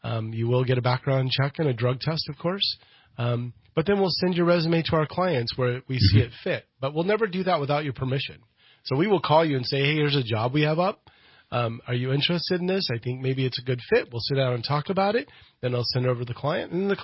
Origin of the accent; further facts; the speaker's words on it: Anderson, California, United States; Anderson, California, actually.